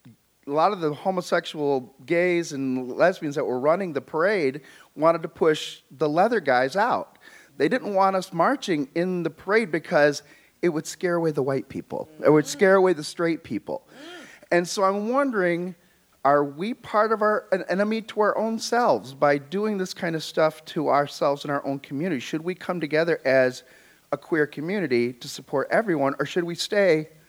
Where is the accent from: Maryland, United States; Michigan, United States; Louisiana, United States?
Michigan, United States; Detroit; I'm from Detroit as well. I'm not from Philly, so, but we beat the Eagles last week, sorry.